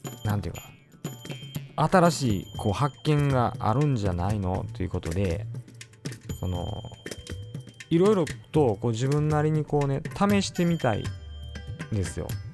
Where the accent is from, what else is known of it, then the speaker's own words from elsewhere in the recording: Nara, Japan; born there; also born or lived in Kobe; now in Tokyo, Japan; まあ実際奈良で生まれて、で今東京に住んでて、で神戸にも2年間住んでて